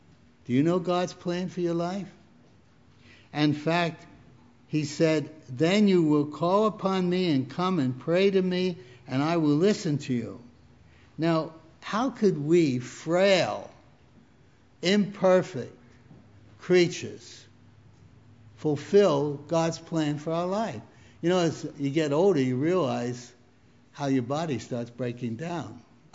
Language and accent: English; Brooklyn, New York, United States; moved away; I'm from New York City, Brooklyn, about 800 miles away.